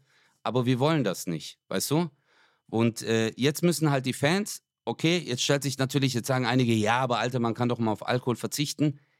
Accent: Stuttgart, Baden-Württemberg, Germany; bei uns in Stuttgart

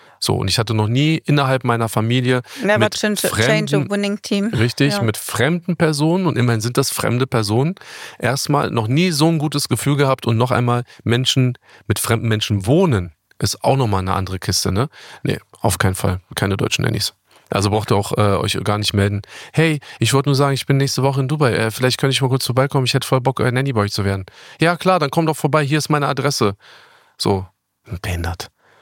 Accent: Germany; Natürlich haben haben ja nichts gegen Deutsche, wir sind selber Deutsche.

